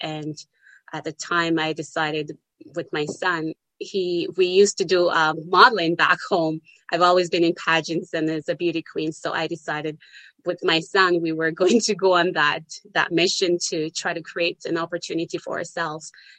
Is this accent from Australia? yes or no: no; Jamaica; now in Canada; Yes, I'm from Jamaica.